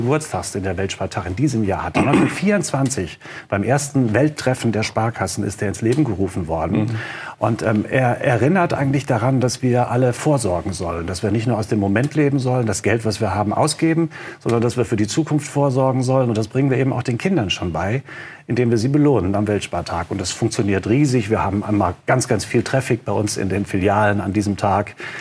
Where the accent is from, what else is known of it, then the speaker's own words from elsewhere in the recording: Siegen, North Rhine-Westphalia, Germany; Mein Vater hatte sein Gehaltskonto bei der Sparkasse in Siegen, wo ich aufgewachsen bin.